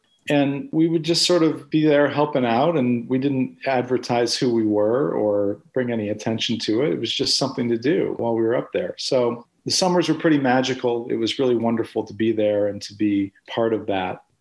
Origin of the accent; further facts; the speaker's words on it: Georgia, United States; So Jenny and I grew up in Georgia.